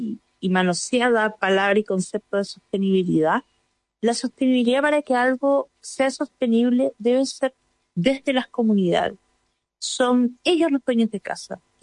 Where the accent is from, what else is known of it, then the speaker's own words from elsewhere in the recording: Puerto Varas, Los Lagos, Chile; yo soy de Puerto Vara